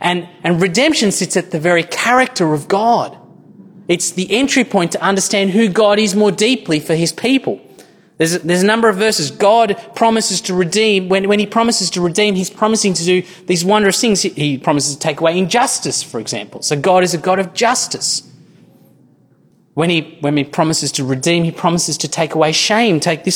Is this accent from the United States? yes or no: no; Sri Lanka; I come from Sri Lanka, I've been in civil war.